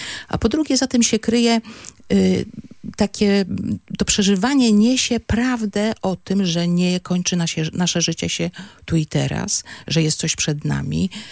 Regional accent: Podlaskie Voivodeship, Poland; Ja nie jestem z Kaszub. Ja przywędrowałam tutaj z Podlasia.

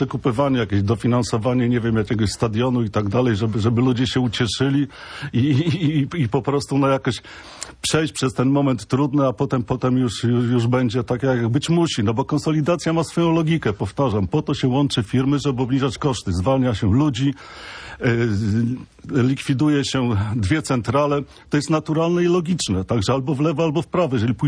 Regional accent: Pomeranian Voivodeship, Poland; ja patrzę na to w kategoriach Pomorza, bo jestem stąd.

